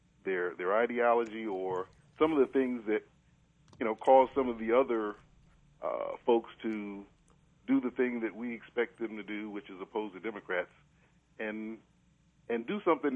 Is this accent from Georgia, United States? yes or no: no; South Carolina, United States; Including Lindsey Graham, who's actually from my home state of South Carolina.